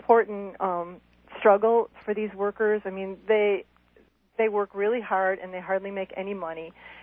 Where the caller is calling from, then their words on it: Ann Arbor, Michigan, United States; I'm calling from Ann Arbor.